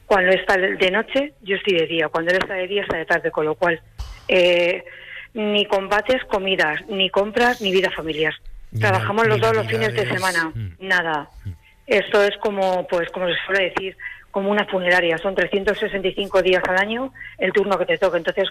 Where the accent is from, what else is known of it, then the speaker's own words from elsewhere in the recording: Madrid, Community of Madrid, Spain; Pues mira, yo soy de aquí de Madrid y Madrid.